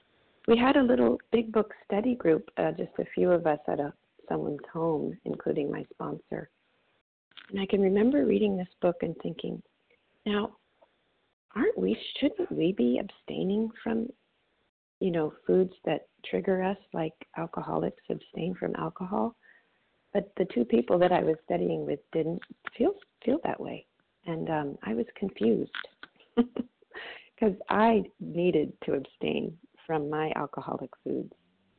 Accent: Monterey, California, United States; When I first came to OA in 1988, in my hometown here of Monterey, California

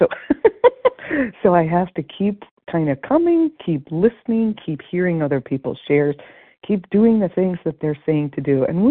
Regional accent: Connecticut, United States; on the list, it says I'm from Connecticut, but I'm currently hunkered down under the snow warning cold warning in Pennsylvania.

